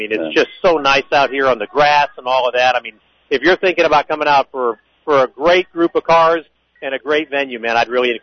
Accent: Texas, United States; we're from Texas. We're used to a whole lot more humidity than this.

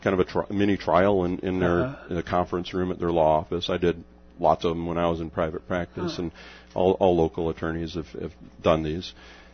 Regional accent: Bullhead City, Arizona, United States; I'm from Bullhead, been a Rotarian now for 15 years

